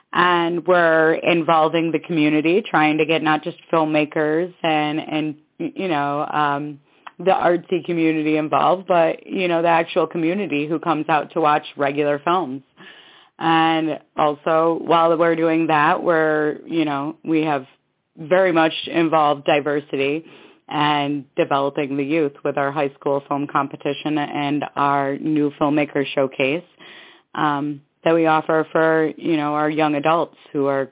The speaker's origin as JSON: {"language": "English", "town": "Syracuse", "region": "New York", "country": "United States", "tie": "born or raised there", "said": "I mean, I guess Syracuse, you know, we're known for our basketball and our football and our college. So that was kind of like what it was growing up."}